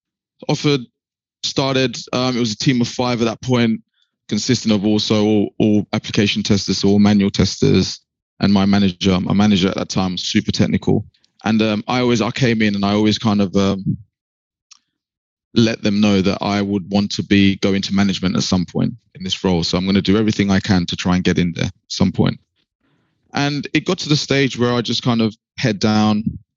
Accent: East of England, United Kingdom; I was from Essex.

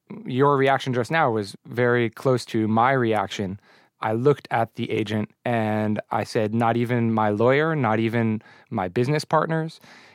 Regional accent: United States; my feeling being I'm an American and I can always talk to an attorney and no one can tell me that I can't.

